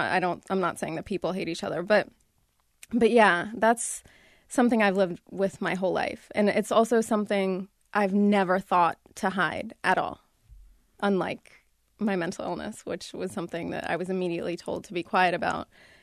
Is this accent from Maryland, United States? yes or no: no; Dayton, Ohio, United States; Well, I grew up in Dayton, Ohio, and I will give credit to the people there in general. Ohioans are pretty smart.